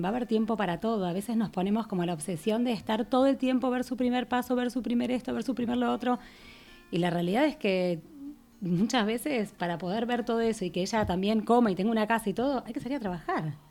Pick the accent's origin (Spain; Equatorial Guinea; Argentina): Argentina; Bueno, lo digo porque soy argentina igual, pero...